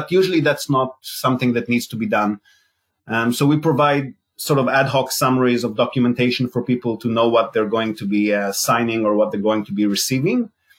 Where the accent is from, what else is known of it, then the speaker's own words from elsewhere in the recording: Israel; moved away as an adult; also born or lived in Australia; Well, I'm Israeli, born and bred in Israel. I moved to Australia in my late 20s, and I was living there comfortably till I met my my first wife, and she was Japanese.